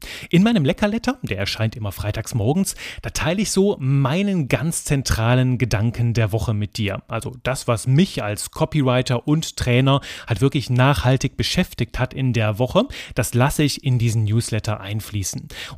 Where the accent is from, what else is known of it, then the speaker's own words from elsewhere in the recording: Belgium; Ich bin Belgier